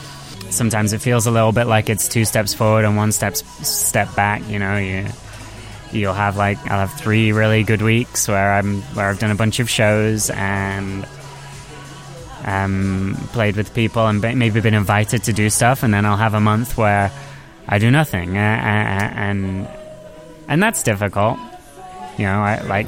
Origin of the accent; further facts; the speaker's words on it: Nottingham, East Midlands, United Kingdom; what I guess I grew up with in Nottingham